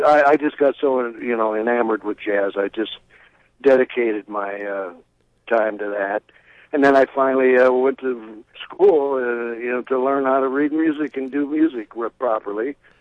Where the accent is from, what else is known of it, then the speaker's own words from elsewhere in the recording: Tama, Iowa, United States; also born or lived in Chicago, United States; I'm Sicilian. No, my grandparents all came from Sicily. But, no, I was born in Chicago, and then I went to school and raised in Tama, Iowa.